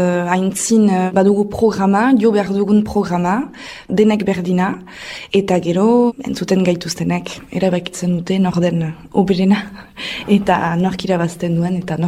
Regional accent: Nouvelle-Aquitaine, France; Beraz, Euskal Herrikoa naiz, Iparraldekoa.

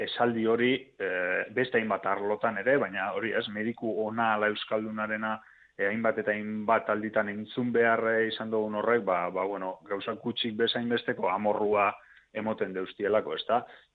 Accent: Lekeitio, Basque Country, Spain; Lekeitiokoa naiz eta joan behar izan dut

